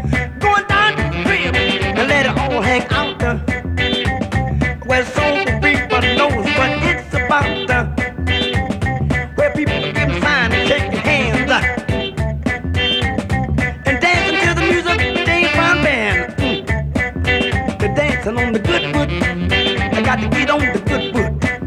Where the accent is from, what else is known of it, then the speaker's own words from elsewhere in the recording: Cincinnati, Ohio, United States; Yeah, right. Born and raised in Western Hills. That's real streetwise.